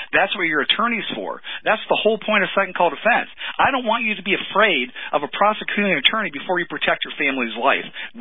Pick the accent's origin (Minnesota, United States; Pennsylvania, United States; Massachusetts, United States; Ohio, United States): Pennsylvania, United States; And Stuart, I grew up in Pennsylvania, so I know the difference.